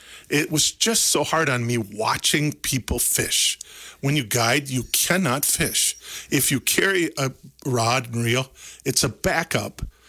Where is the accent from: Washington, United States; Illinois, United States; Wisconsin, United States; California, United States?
Wisconsin, United States; Gays Mills; also born or lived in Germany; That was my hometown, correct, mm-hmm. Gaze Mills.